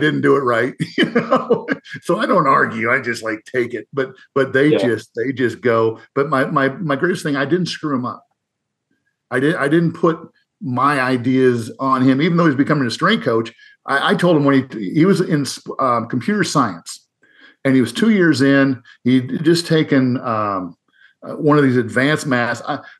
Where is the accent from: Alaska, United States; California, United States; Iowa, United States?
Iowa, United States; I grew up in Northern Iowa, and so we only got Minnesota Vikings on TV during the Chuck Foreman and Fran Tarkenton days.